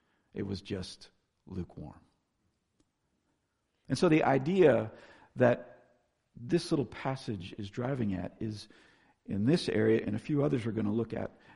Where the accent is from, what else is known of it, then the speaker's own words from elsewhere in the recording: Florida, United States; I grew up in Florida, and every once in a while we would, on a 95-degree day, make our way to the Gulf of Mexico